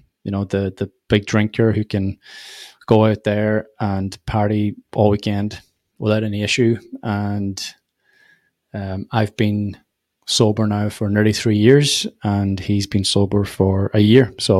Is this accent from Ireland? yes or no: yes; Ulster, Ireland; now in Sligo, Ireland; So I've been living in Sligo for about 15 years now. I come from Donegal, which is about 200 miles north of this.